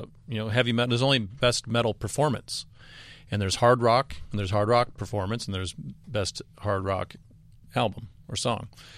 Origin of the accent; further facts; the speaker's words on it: the South, United States; we came from, we're four dirtbags from the South that just got into a van and started touring.